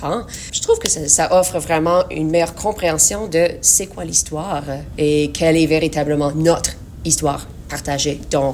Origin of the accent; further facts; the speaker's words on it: Saskatchewan, Canada; dans les livres avec lesquels j'ai grandi, ici en Saskatchewan